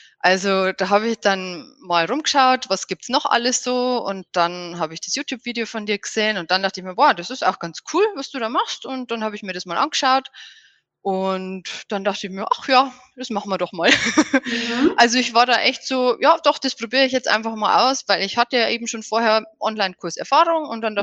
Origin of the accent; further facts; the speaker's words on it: Bavaria, Germany; ich komme aus der Nähe von Regensburg